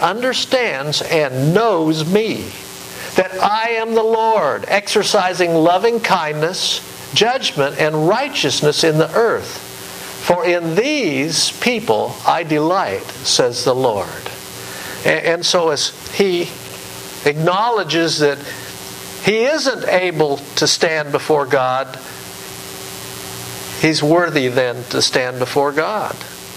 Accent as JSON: {"language": "English", "region": "California", "country": "United States", "tie": "born or raised there", "said": "I've been to the beach. I grew up in Southern California."}